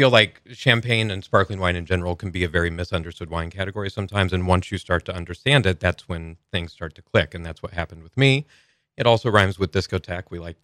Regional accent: United States; also born or lived in Chicago; I actually grew up about an hour north of St. Louis.

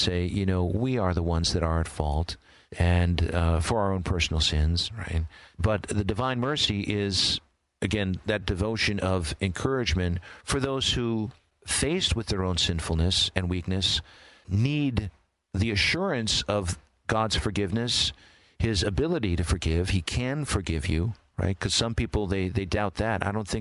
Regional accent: Milwaukee, Wisconsin, United States; I'm half Polish. I'm from Milwaukee, Wisconsin. I eat kielbasa.

